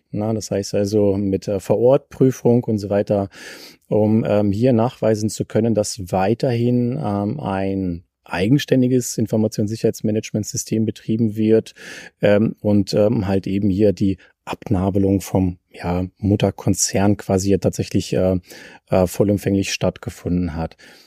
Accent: Lower Saxony, Germany; Also ich komme ja selber hier aus dem Norden, ja, also Raum Diepholz, Osnabrück.

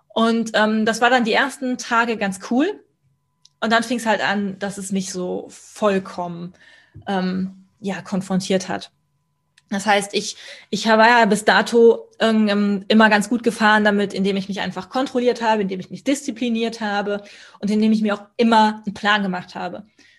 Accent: Kempten, Bavaria, Germany; okay, dann ich bleibe in Kempten, in meiner Heimatstadt.

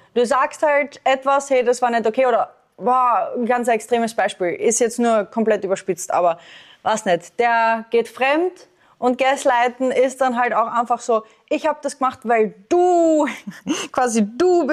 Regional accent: Austria; bei uns in Österreich

